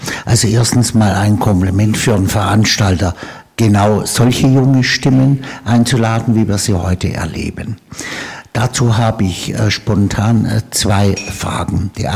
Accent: Stuttgart, Baden-Württemberg, Germany; Ich bin in Stuttgart aufgewachsen und wir Schwaben lernen es halt nie, aber wir probieren es wenigstens.

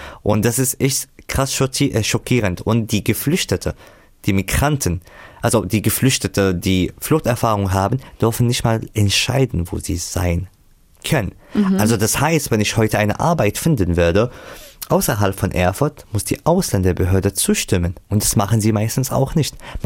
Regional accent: Syria; German is a second language; now in Germany; Ich komme aus Syrien, ich habe die Sprache hergelernt, ich habe hier Ausbildung absolviert

